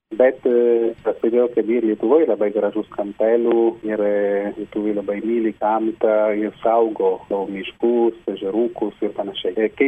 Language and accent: Lithuanian; Italy; Lithuanian is a second language; Bendrai žmonės gal vertina, kaip italas, nu, turiu daugiau tą galimybę bendrauti spontaniškai